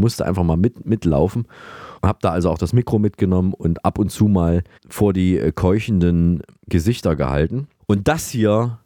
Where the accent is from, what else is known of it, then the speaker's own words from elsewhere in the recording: Saalfeld, Thuringia, Germany; Und auch in Thüringen, rund um meine Heimatstadt Saalfeld, ist es Tradition